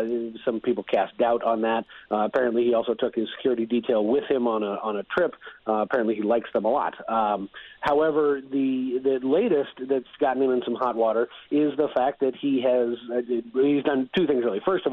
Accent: Washington, District of Columbia, United States; including my hometown here in D.C.

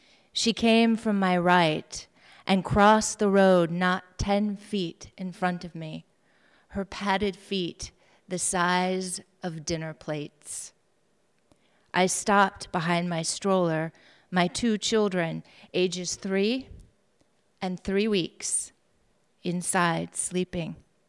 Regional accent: Superior, Wisconsin, United States; this is the fourth time I've had the privilege of attending Writers Read. I hail to you from Superior, Wisconsin

